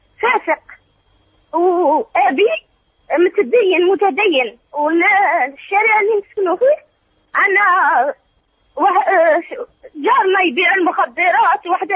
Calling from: Algeria; من الجزائر.

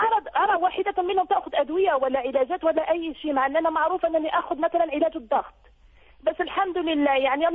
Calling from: Switzerland; أنا بتصل بك من سويسرا يا شيخ

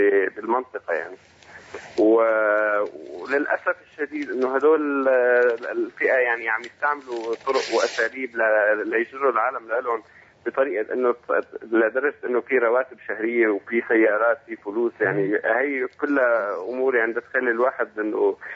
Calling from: Syria; أنا من سوريا معك.

